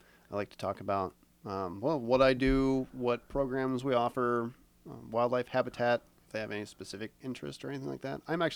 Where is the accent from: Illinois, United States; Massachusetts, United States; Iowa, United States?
Iowa, United States; Wiota; Well, I'm originally from Wyota, the big old town of Wyota